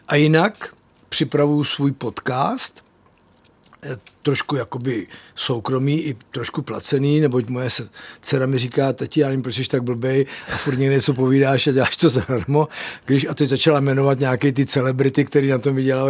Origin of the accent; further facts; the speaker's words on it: Prague, Czechia; 3 jsou z Tábora, jeden je ze Žďáru nad Sázavou, no z Přibyslavy a my 2 jsme z Prahy